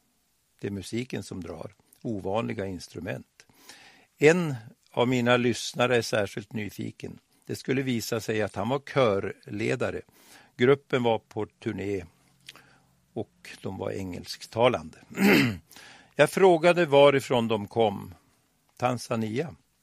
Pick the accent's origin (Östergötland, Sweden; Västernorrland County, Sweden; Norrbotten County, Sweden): Västernorrland County, Sweden; Övre Sidensjö; jag är snart 82 år och tänker med glädje på det, för jag har fortfarande ett rikt liv. Jag är uppvuxen i Övre Sidensjö med mycket omtänksamma föräldrar.